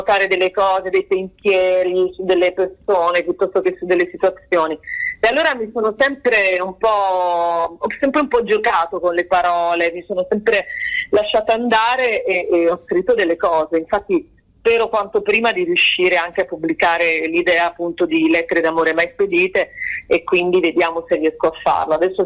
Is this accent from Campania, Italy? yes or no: no; Apulia, Italy; now in Milan, Italy; Io però provengo dalla mia terra, io sono meridionale, lo sai, sono pugliese, orgogliosa di esserlo, felice follemente di essere pugliese, innamorato della mia terra più di ogni altra cosa